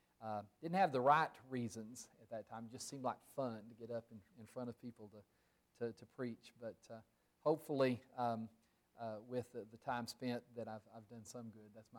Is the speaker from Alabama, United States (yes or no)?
no; Texas, United States; I don't have any cowboy hats or any of the other stereotypical things about Texas. But I was raised in West Texas.